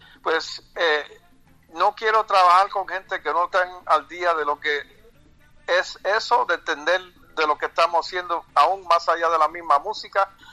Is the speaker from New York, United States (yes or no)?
yes; New York City, New York, United States; now in Los Angeles, United States; porque estoy viviendo en Los Ángeles, aunque soy de Nueva York y vivo y estoy en Nueva York muy a menudo